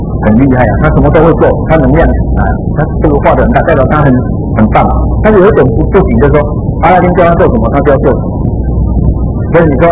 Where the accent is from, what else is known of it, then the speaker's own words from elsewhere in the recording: Taiwan; 啊，这个我们台湾人很欣赏这个